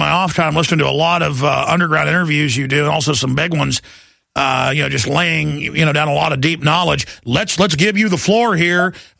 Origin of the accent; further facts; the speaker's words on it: Dallas, Texas, United States; I grew up in Dallas and, you know, was on the football team.